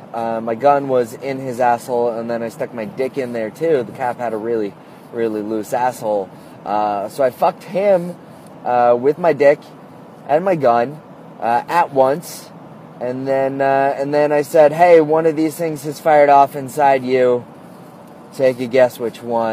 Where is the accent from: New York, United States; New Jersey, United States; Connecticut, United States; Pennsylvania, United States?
New Jersey, United States; now in Vermont, United States; I'm from New Jersey, where if I had said that to a New Jersey cop